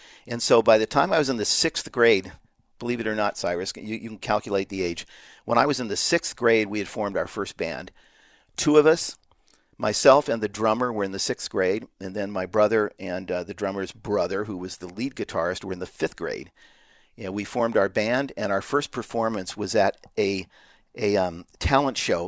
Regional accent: Riverside, California, United States; Now, I was raised in Riverside, California. I don't know if you know where that is. It's about 50 miles due east of Los Angeles.

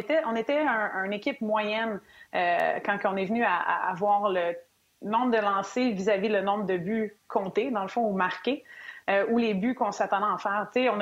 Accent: Canada; nous, à notre possession en tant que Canadien

